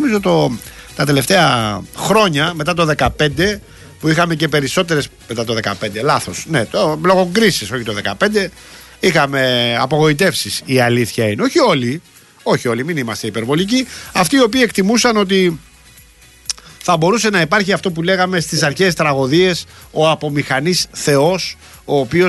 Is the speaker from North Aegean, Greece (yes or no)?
no; Rafina, Attica, Greece; στην πατρίδα μου εκεί στη Ραφίνα.